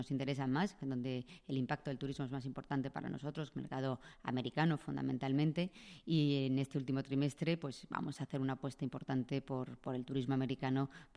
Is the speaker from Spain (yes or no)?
yes; Madrid, Community of Madrid, Spain; Madrid es una ciudad acogida, lo somos los madrileños